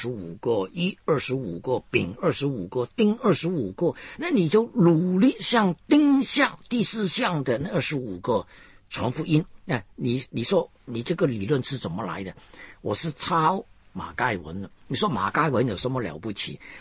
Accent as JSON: {"language": "Chinese", "country": "China", "said": "你看我们中国人多紧张"}